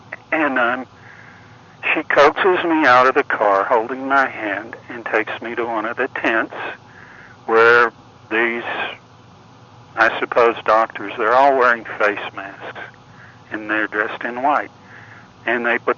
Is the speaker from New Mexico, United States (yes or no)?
yes; Las Vegas, New Mexico, United States; born there; also born or lived in Texas; My mother had left my father and come to live with her father. And she had a job in Las Vegas, New Mexico, where I was born. Something happened, and she came to Texas with me, her brother, and her cousin.